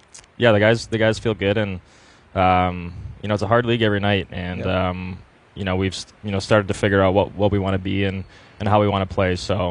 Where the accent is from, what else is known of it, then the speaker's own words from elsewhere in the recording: Detroit, Michigan, United States; He's from Toronto, I'm from Detroit.